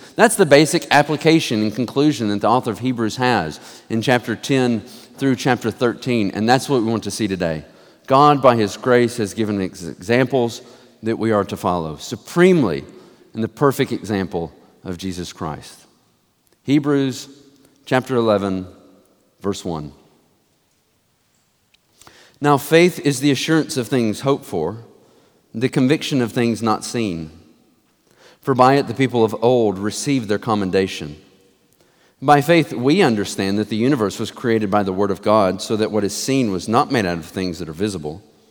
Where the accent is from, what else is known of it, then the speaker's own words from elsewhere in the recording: Tennessee, United States; Last week, I was out of town visiting family in East Tennessee. That's where my hometown is.